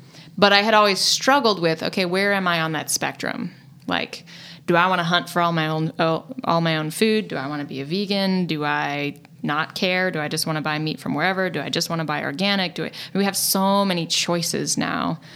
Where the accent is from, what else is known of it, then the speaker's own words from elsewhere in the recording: Oregon, United States; also born or lived in Eugene; I mean, I grew up in Oregon. I grew up in a farming community. I grew up hunting and fishing with my dad and my grandpa.